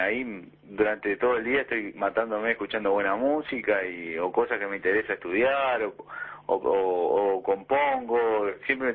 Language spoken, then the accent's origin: Spanish; Carmelo, Colonia, Uruguay; Yo soy de Carmelo, con el departamento de Colonia.